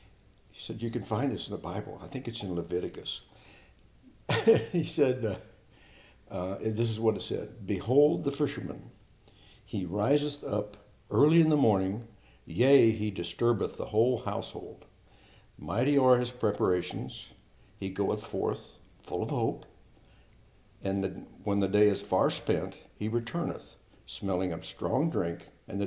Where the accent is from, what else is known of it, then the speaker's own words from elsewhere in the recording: Midwest, United States; Well, I grew up in the Midwest and we lived on the Mississippi.